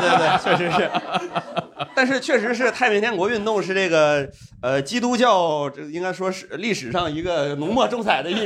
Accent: Heilongjiang, China; 我们黑龙江人自己的走进科学

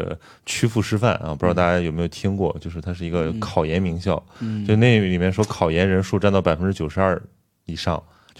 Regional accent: Shandong, China

